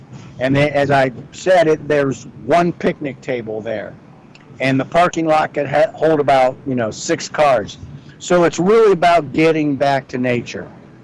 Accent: Columbus, Ohio, United States; I'm originally born and raised in Columbus, Ohio. So my experience, and I lived there for 40 years

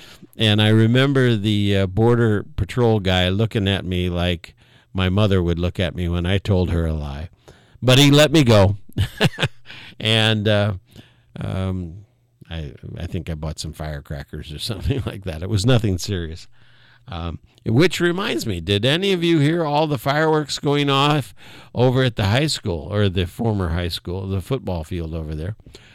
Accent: Athens, Ohio, United States; now in Marion, United States; I come from Athens. Athens was much smaller. Even when the students were there, we were smaller than Marion County.

